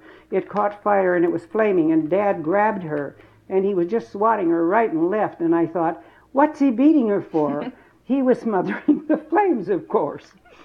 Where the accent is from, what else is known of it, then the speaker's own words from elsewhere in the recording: Fairbanks, Alaska, United States; I'm awfully glad that I was born in Christmas, in Fairbanks, yeah, with Christmas. The fact that we had such freedom here, we had all to behave and mind and do what our fathers and mothers told us, but it was a nice place to grow up